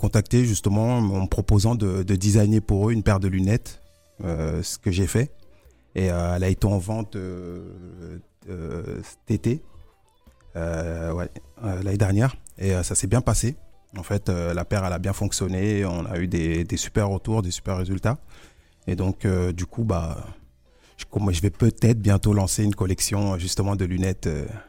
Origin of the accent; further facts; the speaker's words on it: Bindialoum, Casamance, Senegal; Parce que moi je viens de la Casamance, mais à Bindialoum, c'est le nom du village.